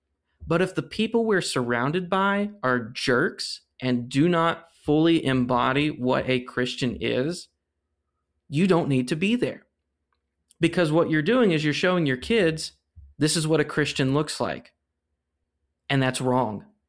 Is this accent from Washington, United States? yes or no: no; Atlanta, Texas, United States; See, he and his family moved to my hometown of beautiful Atlanta, Texas, when I was in second grade.